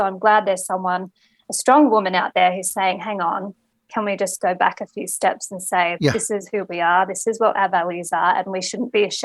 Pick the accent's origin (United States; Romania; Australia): Australia; I'm proud to say that I'm an Australian woman with Irish-Italian heritage, and I love my family and I value liberty.